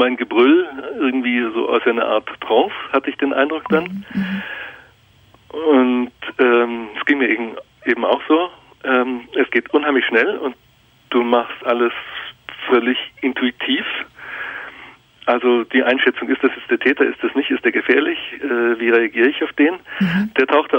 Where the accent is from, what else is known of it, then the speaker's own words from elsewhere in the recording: Germany; now in Zurich, Switzerland; obwohl ihr hört, ich bin ja Deutscher, aber ich bin seit 30 Jahren in Zürich